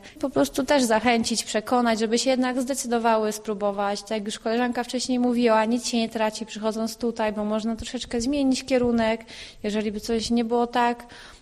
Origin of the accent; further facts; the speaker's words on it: Opole Voivodeship, Poland; nie pochodzę z Opola, pochodzę z okolic, z Stowieluń. Wybrałam Opole, ponieważ jest to taka kameralna bardziej miejscowość.